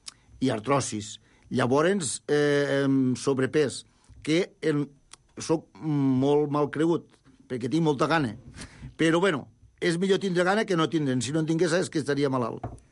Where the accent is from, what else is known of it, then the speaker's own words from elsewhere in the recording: Serós, Catalonia, Spain; No, jo sóc de poble.